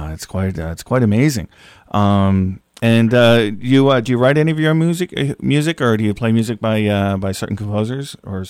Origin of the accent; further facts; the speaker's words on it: United States; I think you know, I'm American.